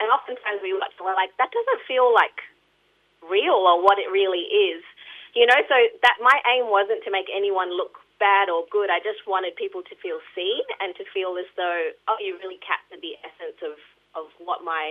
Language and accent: English; India; now in Australia; I'm an Indian immigrant, I'm a woman